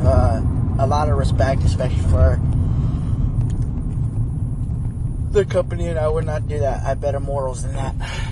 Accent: Arizona, United States; Hit Arizona, you know, so I'm from Arizona, so I gotta hit home.

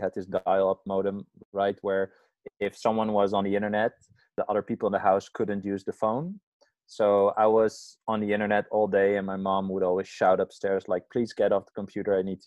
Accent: Amsterdam, North Holland, Netherlands; I'm from Amsterdam, the Netherlands.

